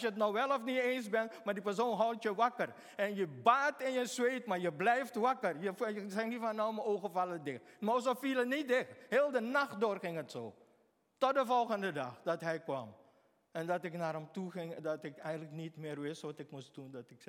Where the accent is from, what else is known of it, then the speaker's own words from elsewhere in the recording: Suriname; Ik ben in Suriname geboren. Ik ben in Suriname opgetogen. Ik ken de Suriname op en top.